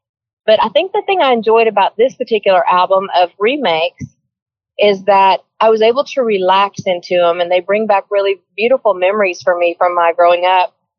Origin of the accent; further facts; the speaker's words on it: Hendersonville, Tennessee, United States; also born or lived in Oklahoma; And I was born in Oklahoma. And when Conway decided to bring his music business from Oklahoma to Tennessee, when I was around 6 or 7, I guess, my whole family and his whole organization made the trek over from Oklahoma City to Hendersonville, Tennessee